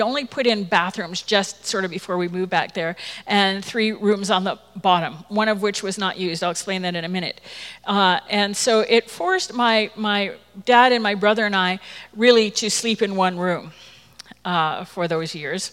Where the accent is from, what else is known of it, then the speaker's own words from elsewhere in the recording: Toronto, Ontario, Canada; born there; I was born in Toronto and baptized into the United Church.